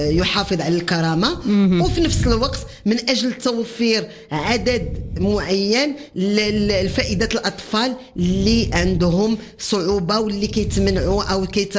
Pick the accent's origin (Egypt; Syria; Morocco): Morocco; وحنا مغاربة نؤمن ان شوية من الحنة وشوية من رطوبية اليدين